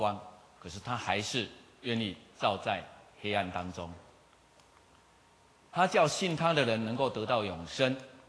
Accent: Taiwan; 你不要以为我们是台湾人，我们没有什么束缚，我们还是有很多传统的束缚。

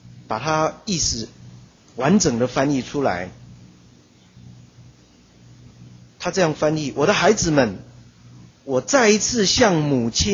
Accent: Taiwan; 我们是台湾人，是基督徒，是长老教会的信徒，我们是和平教会的兄弟姐妹

